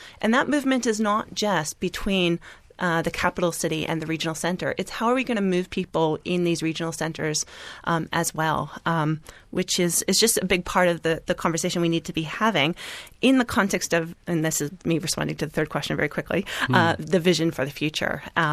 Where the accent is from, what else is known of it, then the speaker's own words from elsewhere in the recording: Ontario, Canada; I'm Canadian. I grew up in a city just outside of Toronto, and Toronto is a very large metropolitan region